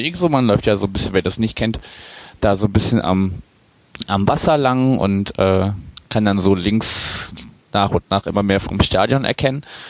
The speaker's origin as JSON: {"language": "German", "region": "Berlin", "country": "Germany", "said": "also ich bin auch selber Berliner."}